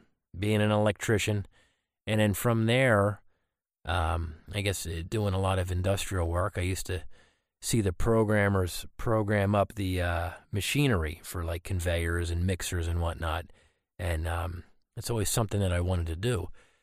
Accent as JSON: {"language": "English", "town": "Newportville", "region": "Pennsylvania", "country": "United States", "tie": "born or raised there", "said": "I grew up in Newportville, Pennsylvania. That's like, a part of Bristol, Pennsylvania. It's actually in Bristol Township. But I was born there in Newportville and then eventually moved to, greater area of Levittown."}